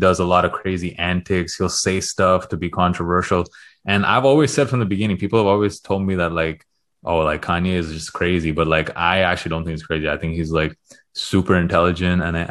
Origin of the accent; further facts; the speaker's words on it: Toronto, Ontario, Canada; I am from Toronto, and he's literally a god over there